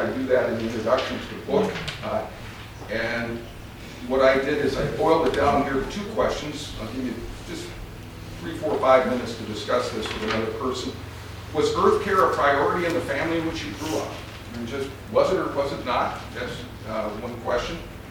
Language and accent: English; Oregon, United States; I'm a pastor from Oregon